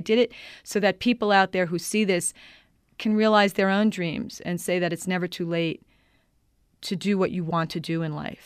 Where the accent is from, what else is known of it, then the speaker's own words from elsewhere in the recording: New York, United States; accent: New York; I'm a New Yorker. You probably can hear that in my accent.